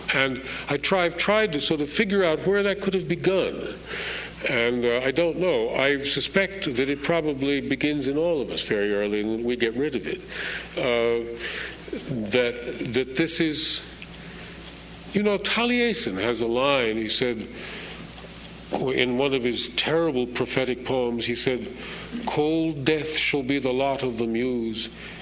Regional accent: New York City, New York, United States; I was born in New York City. I grew up across the river from it.

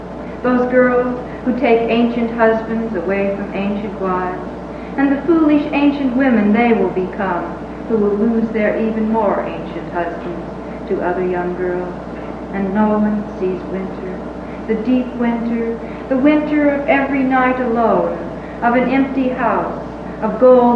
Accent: California, United States; I grew up in Southern California. Means that I grew up without any snow and ice, any of the things that winter really represents for those of us who live on the East Coast.

